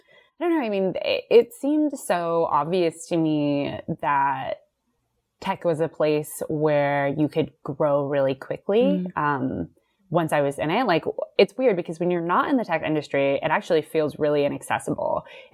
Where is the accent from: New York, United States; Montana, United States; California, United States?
California, United States; And so I grew up in the East Bay, like Oakland, Hayward area, but I just didn't know, like I didn't do a lot of exploring in San Francisco when I was younger.